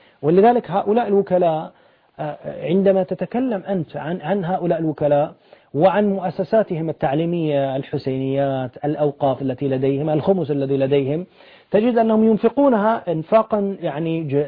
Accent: Bahrain; وهذا ما حصل عندنا في البحرين عمليا

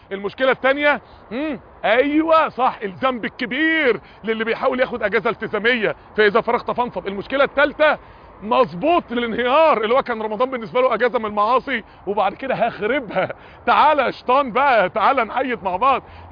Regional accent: Mansoura, Dakahlia, Egypt; واحد كان عنده ندوة في نادي كبير مشهور عندنا في المنصورة،

